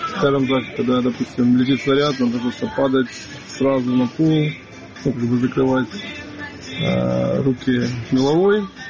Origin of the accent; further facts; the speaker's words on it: Donetsk, Donetsk Oblast, Ukraine; Я з Донецька, і там вже все це проходило.